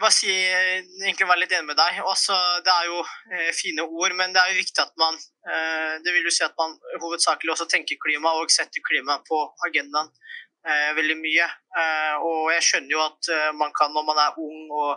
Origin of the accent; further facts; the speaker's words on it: Drammen, Buskerud, Norway; er jo egentlig blitt veldig mye bedre enn da jeg vokste opp i Drammen.